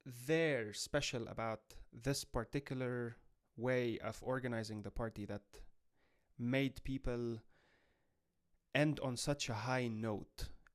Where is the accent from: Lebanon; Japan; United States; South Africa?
Lebanon; And then I am from Lebanon.